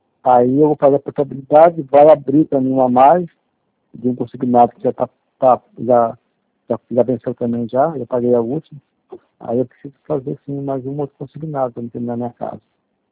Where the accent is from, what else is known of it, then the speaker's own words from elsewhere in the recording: Dourados, Mato Grosso do Sul, Brazil; É que eu sou aqui de Dourados.